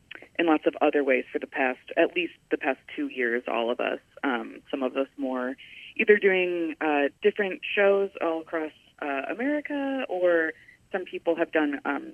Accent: Chicago, Illinois, United States; We all work out of Chicago, obviously, but then I'm also from Chicago, too, and I've never been out here before.

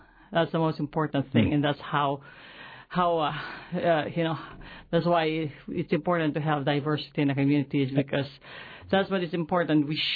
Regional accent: Iloilo, Western Visayas, Philippines; now in Juneau, United States; I came from the Visayan Island too, but I'm Ilonggo from Iloilo.

